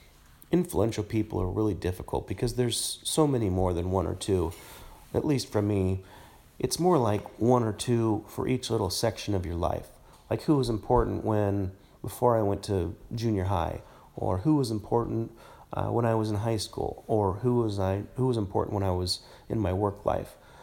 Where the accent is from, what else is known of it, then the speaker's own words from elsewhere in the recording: Lake Oswego, Oregon, United States; I grew up in Lake Oswego, born in 1969.